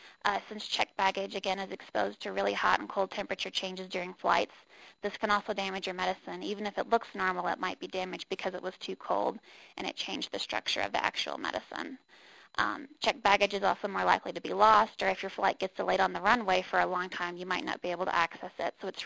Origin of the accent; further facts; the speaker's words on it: Southeast, United States; I grew up in the Southeast, so we always worried about tornadoes